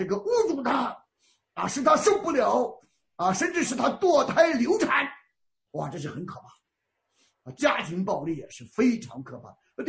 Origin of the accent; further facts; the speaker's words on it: China; 为什么我们中国人就没有逃荒的权利呢？